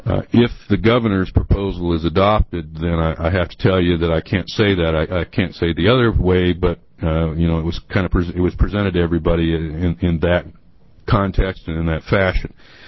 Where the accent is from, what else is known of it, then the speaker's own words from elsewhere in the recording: Florence, Oregon, United States; But anyway, I'm from Florence, Oregon.